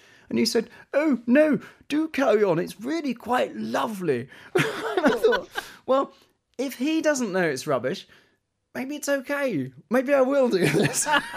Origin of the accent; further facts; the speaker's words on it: London, United Kingdom; It's just for me as a Londoner and as a musician, everything hubs into that place.